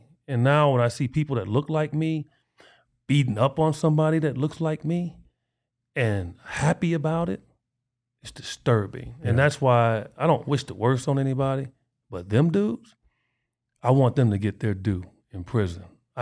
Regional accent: Chicago, Illinois, United States; And I give them stories of me growing up in Chicago and being chased out of neighborhoods by, you know, white teenagers

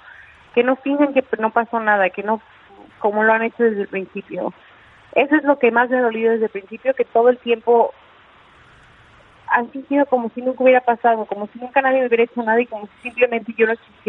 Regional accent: Mexico; soy mexicana, represento a México.

